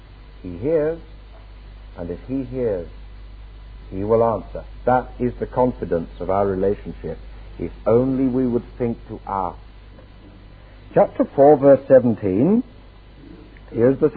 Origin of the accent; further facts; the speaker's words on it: England, United Kingdom; Why, by being English, we're sort of very cool and impassive kind of people.